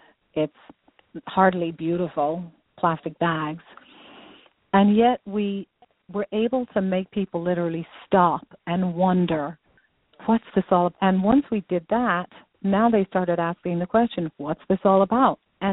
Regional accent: Dublin, Leinster, Ireland; now in San Diego, United States; I'm from Dublin, Ireland. I now live in San Diego, California.

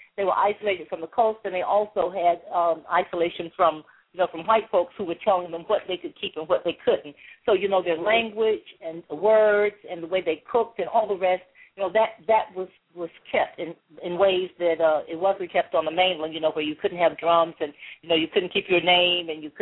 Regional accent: Macon, Georgia, United States; I grew up in Macon, Georgia, in middle Georgia town

